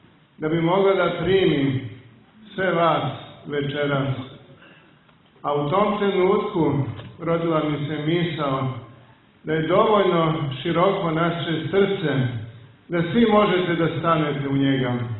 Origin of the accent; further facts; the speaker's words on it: Kosovo; Mi koji dolazimo sa Kosova i Metohije dobro znamo